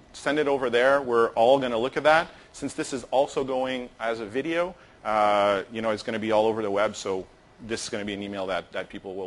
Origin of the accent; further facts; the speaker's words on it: Montreal, Quebec, Canada; because we're from Montreal